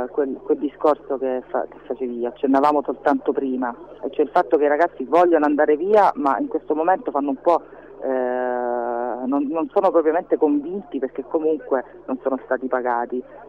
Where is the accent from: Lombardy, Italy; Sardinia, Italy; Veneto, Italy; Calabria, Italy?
Calabria, Italy; lo dico in quanto calabrese